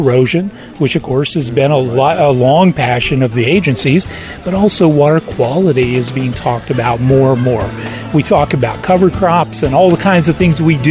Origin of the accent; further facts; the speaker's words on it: West Virginia, United States; I was raised in West Virginia, been with NRCS for 38 years, so it's been a lifelong career.